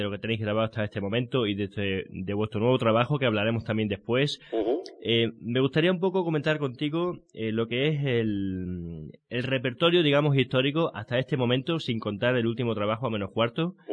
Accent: Extremadura, Spain; como todo el mundo sabe, yo soy extremeño

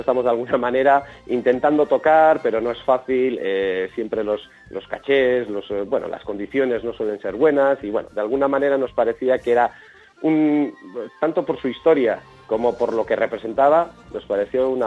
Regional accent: Maruri, Basque Country, Spain; Yo soy natural de Maruri. Maruri está como a unos 20 kilómetros de Bilbao. Es un pueblecito de 500 habitantes y está más o menos a 20 kilómetros de Bilbao.

